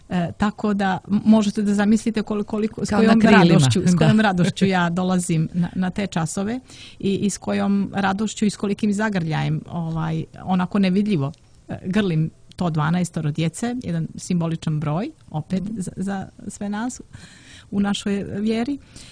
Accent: Danilovgrad, Montenegro; Kod nas u Danilovgradu kažu, pošto sam ja iz Danilovgrada

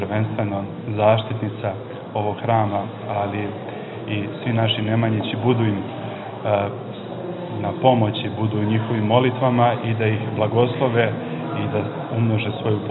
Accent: Valjevo, Kolubara District, Serbia; also born or lived in Australia; dolazim iz Valjeva, služim u bolničkoj crkvi Svetih Besrebrenika Kozme i Damjana pri Valjevskoj bolnici.

